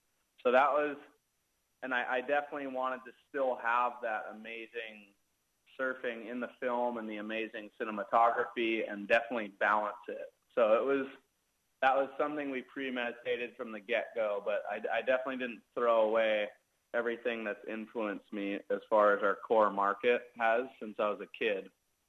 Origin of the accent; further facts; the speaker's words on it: Hawaii, United States; I'm a professional surfer, and I grew up on the North Shore of Maui.